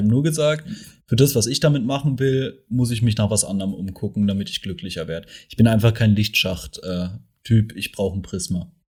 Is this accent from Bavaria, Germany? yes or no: no; Mannheim, Baden-Württemberg, Germany; Also, ich komme ja aus Mannheim.